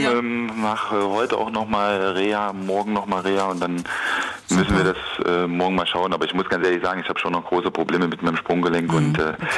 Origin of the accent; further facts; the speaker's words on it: Erfurt, Thuringia, Germany; aus meiner Heimatstadt Erfurt